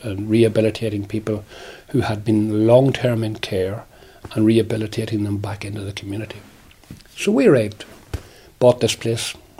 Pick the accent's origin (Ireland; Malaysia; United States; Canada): Ireland; Munster; Munster's part of Ireland. So I am, I suppose, if you want to call it, I am an Irishman.